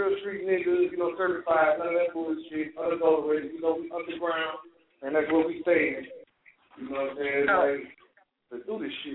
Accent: Georgia, United States; representing AUG. 706 Georgia. You know what I'm saying? That's my hometown.

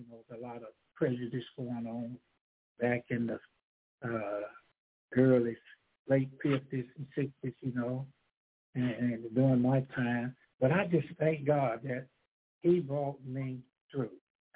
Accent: the South, United States; Growing up in the South, we didn't know no difference.

